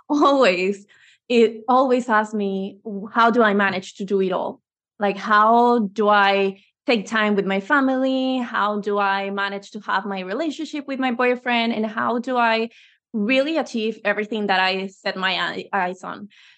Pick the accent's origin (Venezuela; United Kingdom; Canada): Venezuela; now in Spain; Well, I'm originally from Venezuela, but I've been living in Spain from since 10 years ago.